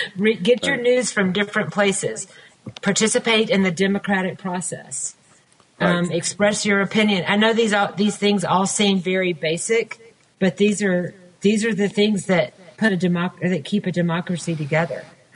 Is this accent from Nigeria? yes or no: no; Alabama, United States; Well, Paul, I'm from Alabama, and so we have to navigate this all the time.